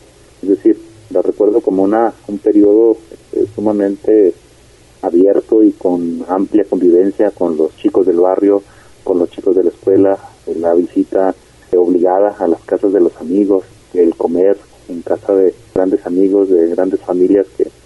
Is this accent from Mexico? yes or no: yes; Colotlán, Jalisco, Mexico; now in Tepechitlán, Mexico; la mayoría de nosotros los que emigramos de Colotlán a Tepechitlán